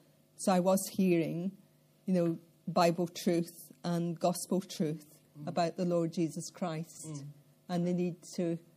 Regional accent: Falkirk, Scotland, United Kingdom; now in Wales; As you probably gather from my accent, even after 40 years in Wales, I'm not Welsh. I come from central Scotland, really from the crossroads of Scotland, halfway between Glasgow and Edinburgh, and halfway between Inverness and the Borders, right in the centre. A place called Falkirk

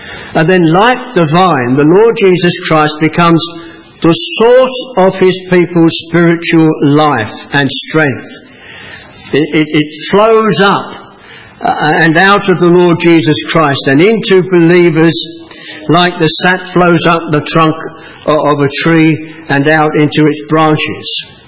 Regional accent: England, United Kingdom; As an Englishman, I was saying, and I was told I ought to say this to you, as an Englishman this morning in Wales

